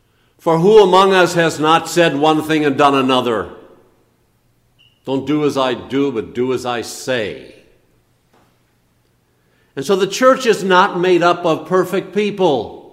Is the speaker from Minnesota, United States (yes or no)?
yes; Minnesota, United States; I grew up in the Midwest. Naomi did. We're Minnesota born and bred. We grew up with Minnesota nice